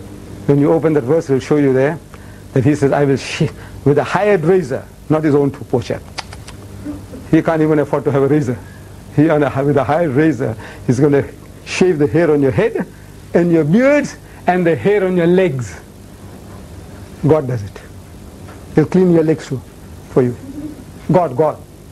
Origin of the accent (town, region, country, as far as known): India; born there